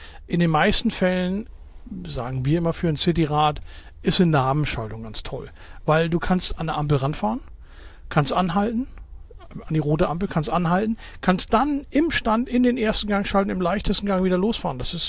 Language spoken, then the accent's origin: German; Northern Germany, Germany; also born or lived in Würzburg; now in Wiesbaden, Germany; ich bin eigentlich Norddeutscher